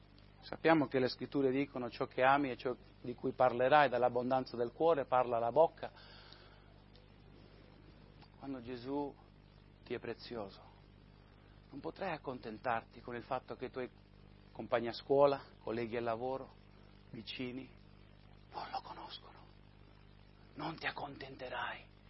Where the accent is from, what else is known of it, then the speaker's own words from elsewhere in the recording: Spain; sono nato e cresciuto in Spagna, mi sono missionari da più di 40 anni lì e sono cresciuto nella chiesa